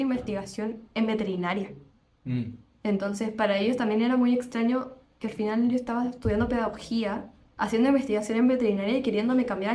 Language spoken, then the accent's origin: Spanish; Chile; Porque yo soy de región, yo no soy de Santiago